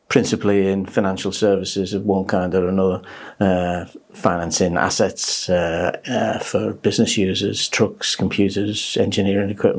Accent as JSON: {"language": "English", "town": "Liverpool", "region": "North West England", "country": "United Kingdom", "also_born_or_lived": "Kendal / Carlisle / Gateshead / Durham", "lives_now": "Wirral, England", "said": "I live on the Wirral at the moment. I've lived on the Wirral for nearly 40 years, although I don't come from the Wirral, I come from Liverpool. Moved around the UK quite a lot, lived in Kendal, lived in Carlisle, lived in Gateshead, I've lived in Durham, I've lived in Edinburgh"}